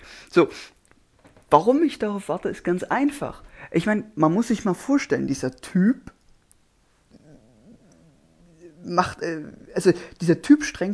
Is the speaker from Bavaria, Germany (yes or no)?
no; Saxony, Germany; Ja, man merkt, ich bin Sachse.